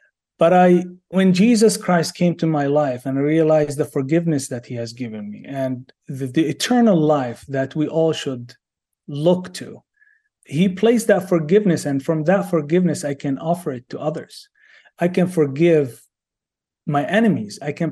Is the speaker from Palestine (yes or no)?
yes; West Bank, Palestine; I was born and raised in the West Bank in the middle of this conflict between Israelis and the Palestinians.